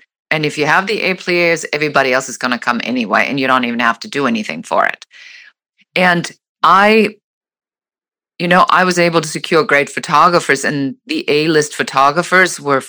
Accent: Germany; Originally, I'm from Germany

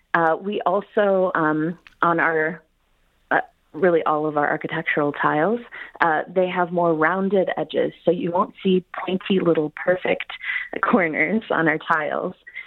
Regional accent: Detroit, Michigan, United States; So I was born and raised in Detroit.

